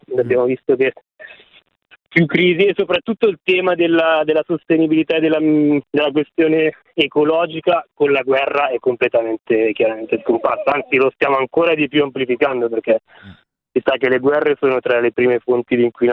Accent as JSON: {"language": "Italian", "town": "Milan", "region": "Lombardy", "country": "Italy", "said": "io poi sono di Milano come dicevo prima"}